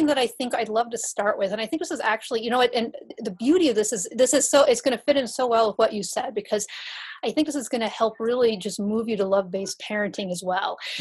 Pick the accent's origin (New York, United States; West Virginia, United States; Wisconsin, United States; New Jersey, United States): Wisconsin, United States; You know, I grew up in Wisconsin. My father's a scientist.